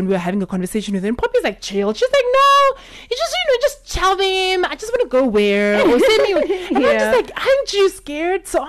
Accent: Namibia; No, welcome to Namibia. Honestly, we are very, we take pride in our country in so many ways.

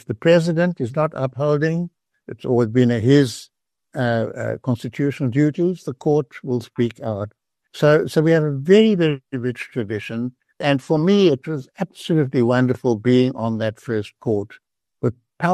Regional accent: Cape Town, Western Cape, South Africa; so I grew up in Cape Town with my little brother, single mom, support from my dad.

